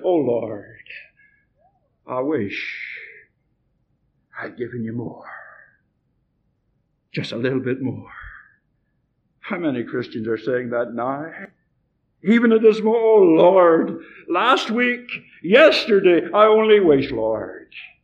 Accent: Ireland; born there; You don't get an American passport when you're born in Ireland. And you know, by my accent, I wasn't born in Texas.

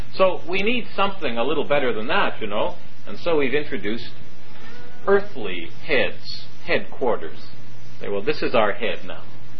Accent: Canada; It's like, what's a Canadian? Well, we're not Americans. Well, what are you? Well, we're not British. Well, we're not French.

